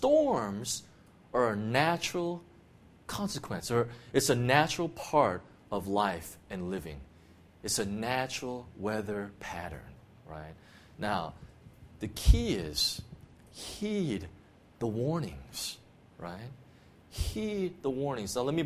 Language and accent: English; California, United States; now in Hong Kong; I'm from California, right?